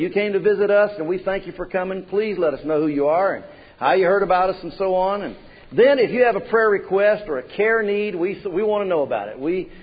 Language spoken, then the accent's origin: English; Memphis, Tennessee, United States; moved away; I was born and raised in Memphis, and it really, really gets hot down there.